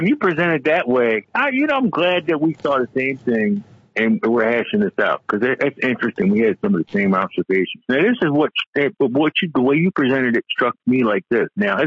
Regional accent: United States; I'm just thinking about it like this, because I'm an American, obviously

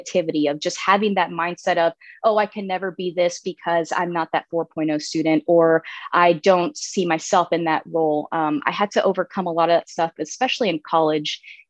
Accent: Orlando, Florida, United States; I grew up in Orlando. That was another area where I grew up most of my life because my father was stationed in Orlando towards the end of his career.

